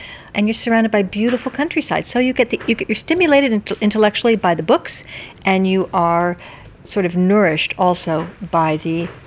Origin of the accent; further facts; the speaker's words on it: Portland, Oregon, United States; now in United Kingdom; Well, I'm from Portland, Oregon, the home of actually, I think, the best bookshop in the world, and that's Powell's.